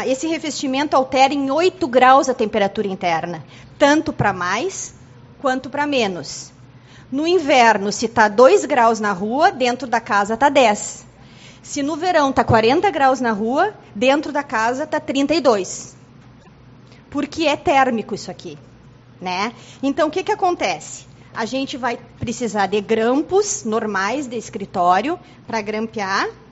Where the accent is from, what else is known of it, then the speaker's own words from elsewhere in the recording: Alegrete, Rio Grande do Sul, Brazil; Em Alegrete, que é a minha terra